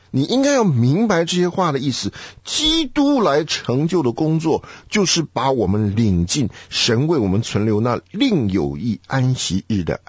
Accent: China; 我们中国人有一个想法，就是说，哎呀，保险起见呐、啊，多拜几个神啊

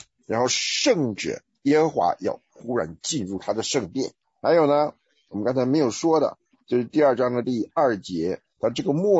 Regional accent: Taiwan; 那对我们台湾人来讲呢

